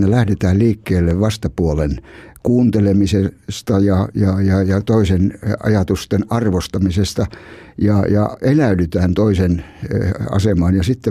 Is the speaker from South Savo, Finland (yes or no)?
yes; Savonlinna, South Savo, Finland; Etelä-Savossa minun kotiseudullani Kerimäen Enonkosken Savonlinnan kulmilla